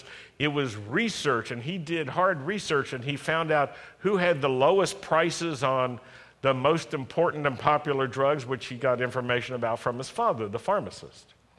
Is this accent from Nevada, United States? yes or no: no; Roanoke, Virginia, United States; So we went to Roanoke, to my hometown, and we started this newspaper.